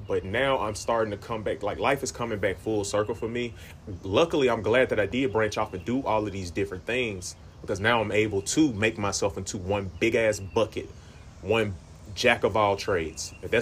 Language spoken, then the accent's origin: English; Greenville, United States; moved away as an adult; When I was around like 19, 20 years old, I was born and raised in Greenville, but I left Greenville around that age time.